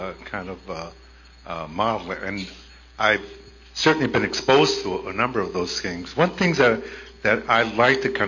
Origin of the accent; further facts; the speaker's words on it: Huntington Beach, California, United States; I'm from Huntington Beach, California.